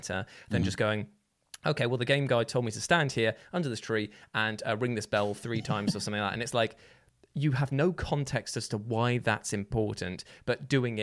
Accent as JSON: {"language": "English", "town": "Newton Abbot", "region": "South West England", "country": "United Kingdom", "tie": "born or raised there", "said": "I know that on day one, there were people who there used to be in my hometown of Newton Abbott."}